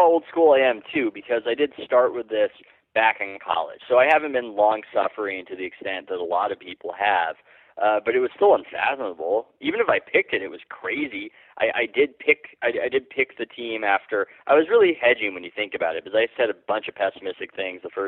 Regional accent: San Diego, California, United States; Yeah, well, I'm from San Diego, so I'm pretty much I've got the sensitivity of a man without skin.

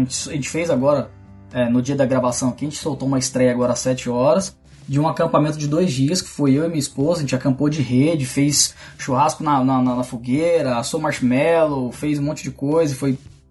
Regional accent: Goiás, Brazil; eu sou goiano e Goiás faz calor pra caramba

